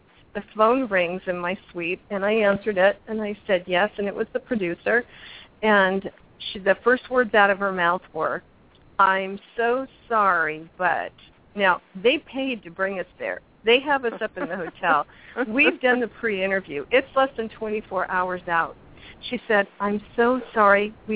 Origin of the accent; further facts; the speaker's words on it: New York, United States; St. Patty's Day in New York is a big thing. And I'm a New Yorker originally, so it's a big thing.